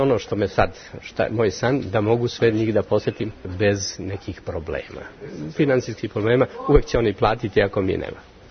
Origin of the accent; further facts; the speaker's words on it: Užice, Šumadija and Western Serbia, Serbia; i onda smo otišli u Užice i sad smo mi neki užički Slovenci koji, eto, tako, su opet rasuti po svetu